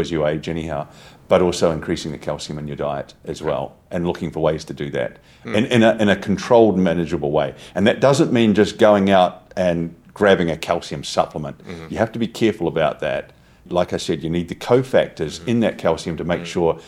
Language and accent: English; New Zealand; As a New Zealander